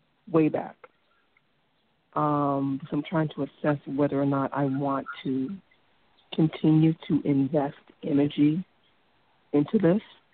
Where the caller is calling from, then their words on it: Massachusetts, United States; I'm calling from Massachusetts.